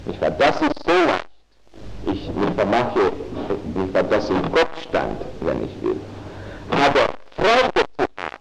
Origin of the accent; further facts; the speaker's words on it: Switzerland; alles ist Mut und Kabis, wie man bei uns in der Schweiz sagt, nicht wahr?